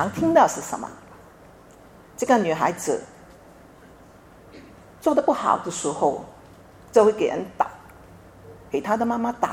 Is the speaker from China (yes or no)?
yes; China; 我们中国人有一句话说，家和万事兴。